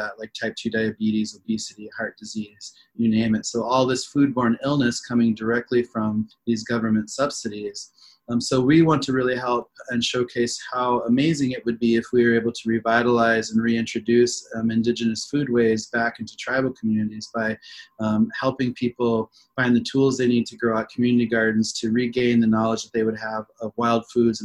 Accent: South Dakota, United States; So for my area where I grew up in South Dakota, the Lakota, we were utilizing a lot of game meat.

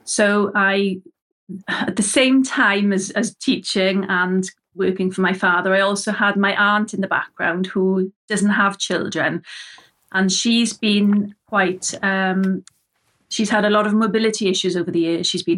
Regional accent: Swansea, Wales, United Kingdom; I grew up in Swansea and, the Swansea and Neath area.

